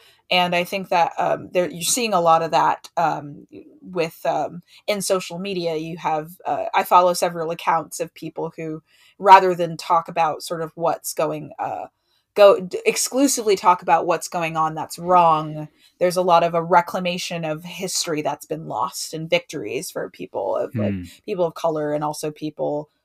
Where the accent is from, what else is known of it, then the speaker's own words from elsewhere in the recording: New York, United States; the fact that I grew up in New York, which is incredibly diverse.